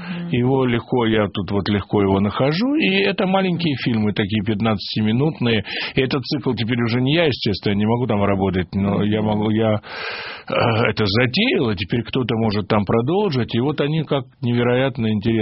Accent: Odesa, Odesa Oblast, Ukraine; born there; а в день рождения у меня был вечер в Одессе, в городе, где я родился

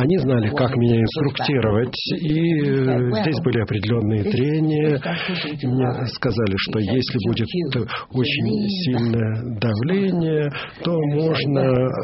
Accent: Maine, United States; Russian is a second language; Я из штата Мэн, и я говорил о том, что я вернулся из Москвы.

